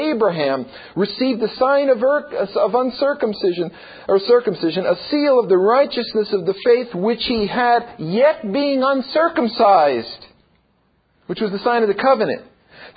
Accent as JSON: {"language": "English", "region": "Pennsylvania", "country": "United States", "tie": "born or raised there", "lives_now": "San Diego, United States", "said": "I could never have imagined that I would be pastoring a church in San Diego, California, born and raised in Pennsylvania, a small town."}